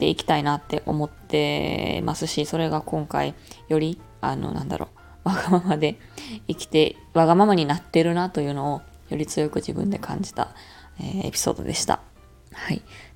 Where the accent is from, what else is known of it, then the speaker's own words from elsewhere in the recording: Osaka, Japan; 今のところ私大阪から来たってのもあって